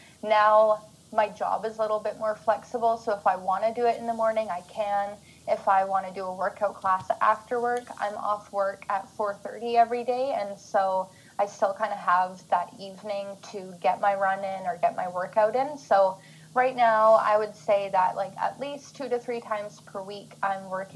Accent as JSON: {"language": "English", "region": "British Columbia", "country": "Canada", "said": "I live in a small city / town on Vancouver Island. I'm from British Columbia, Canada."}